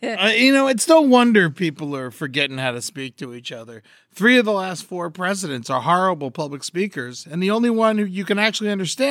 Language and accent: English; Florida, United States; I'm from Florida. I root for the South, you know, before I knew any better.